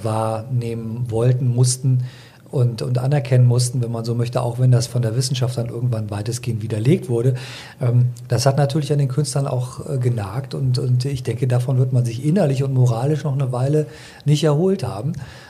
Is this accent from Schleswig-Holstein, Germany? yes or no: no; Berlin, Germany; und die wissen wollen, aus welcher Stadt ich stamme, und ich sage, aus Berlin